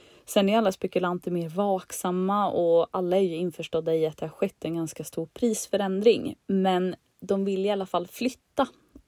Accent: Värmland, Sweden; Ja, men jag är född och uppvuxen i Värmland först och främst, så att jag har familjen och alla vänner här.

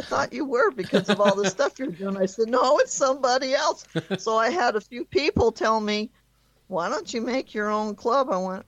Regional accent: Las Vegas, Nevada, United States; I went off because I will not accept people bashing my hometown and saying negative things about the Westgate.

